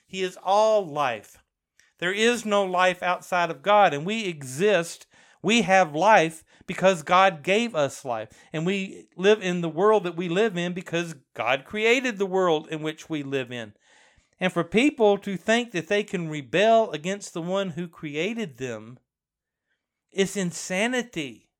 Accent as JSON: {"language": "English", "country": "United States", "said": "Especially here in this country, because we are Americans, right? Now, I'm American"}